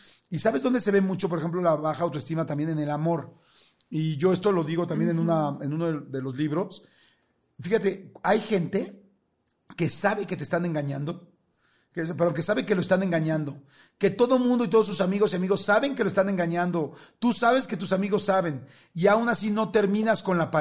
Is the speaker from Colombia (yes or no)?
no; Mexico City, Mexico; nací y crecí toda la vida, primero de chiquito en la colonia Narvarte, en la Ciudad de México, que es una colonia normal, de clase media. Después me fui a una colonia por Villacuapa.